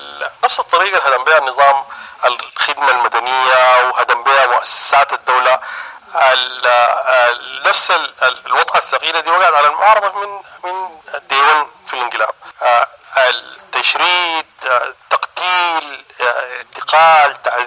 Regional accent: Sudan; كسودانيين

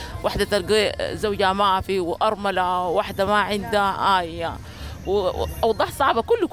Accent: Sudan; دي بلدنا السودان أصلا، يعني أصلا دي بلدنا

